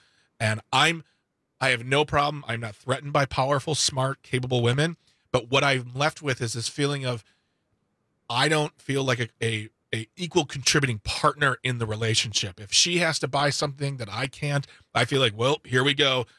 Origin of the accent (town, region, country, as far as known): Midwest, United States